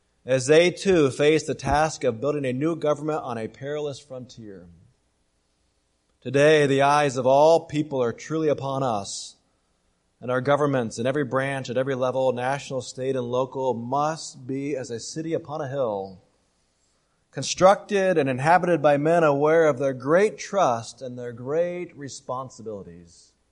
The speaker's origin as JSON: {"language": "English", "country": "United States", "said": "Now friends, as an American citizen, I am inspired by the words of both Reagan and Obama."}